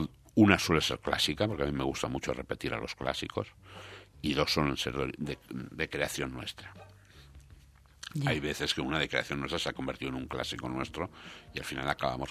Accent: Spain; Somos españoles

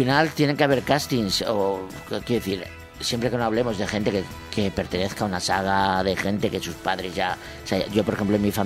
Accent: Burjassot, Valencian Community, Spain; born there; Nací en Burjasot, estoy casado con un chico.

